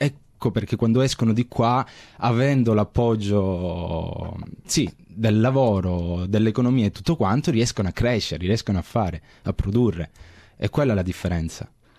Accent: Calabria, Italy; moved away as an adult; also born or lived in Bologna; now in Australia; io sono nato in Calabria, adesso ho 30 anni, comunque ho lasciato la Calabria quando avevo 18 anni, sono andato a Bologna.

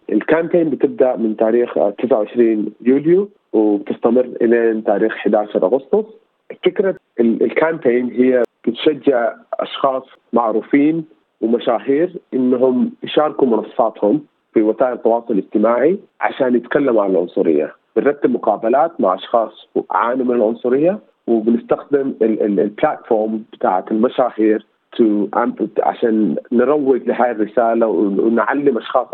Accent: Sudan; also born or lived in Ankara, Turkey; أولا أنا شخص سوداني، كنت عايش في أنقرة في تركيا.

